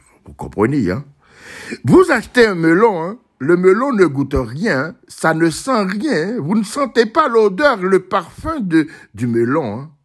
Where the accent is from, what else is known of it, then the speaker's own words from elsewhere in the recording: Haiti; je me souviens les ananas que nous mangeons chez nous en Haïti.